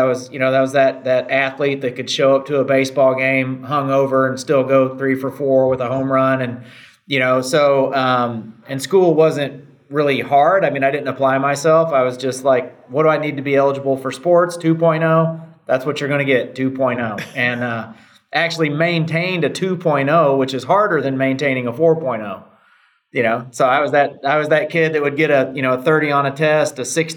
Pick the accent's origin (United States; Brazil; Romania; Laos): United States; Indiana; So basically, I'm from Southern Indiana originally, so a small town guy, small Southern town in Indiana.